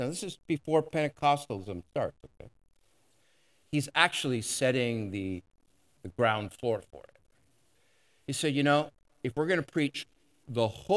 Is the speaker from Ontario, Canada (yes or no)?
no; Montreal, Quebec, Canada; I grew up in Montreal. Now, I wasn't just attending Verdun Trinity. My dad was the pastor there. And so I'm a preacher's kid.